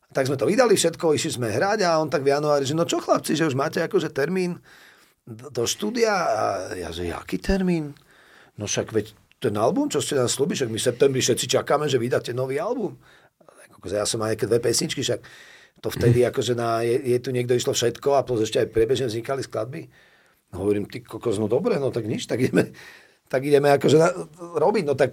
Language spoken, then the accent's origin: Slovak; Bratislava, Bratislava Region, Slovakia; chceli sa mlátiť do Banskej Bystrice, lebo sme z Bratislavy